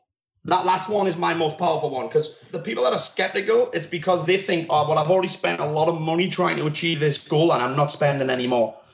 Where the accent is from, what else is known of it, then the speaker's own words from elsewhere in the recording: England, United Kingdom; 100 trainers who came to my hometown, which is like the butthole of England.